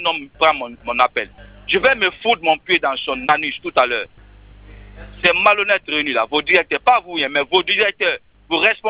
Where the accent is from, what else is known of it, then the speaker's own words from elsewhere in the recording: Bessia, Conakry, Guinea; Moi, je suis de Bessia.